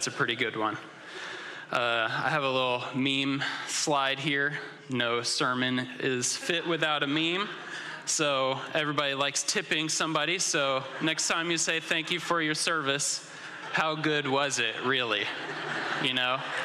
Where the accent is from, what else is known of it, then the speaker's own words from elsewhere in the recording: New England, United States; A little bit about me. I'm from New England